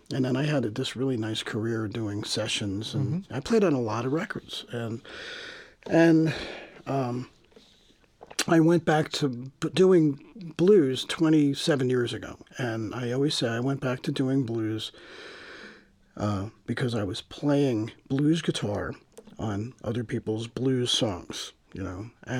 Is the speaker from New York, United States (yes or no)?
no; New Jersey, United States; yeah, I'm from New Jersey, but I still have a huge story to tell.